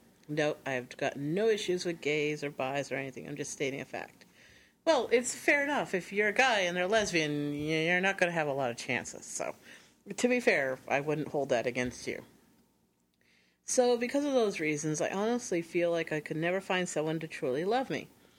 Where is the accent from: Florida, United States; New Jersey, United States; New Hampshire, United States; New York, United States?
New Hampshire, United States; if you're anywhere like I grew up with in New Hampshire, which was pretty much bumfuck nowhere.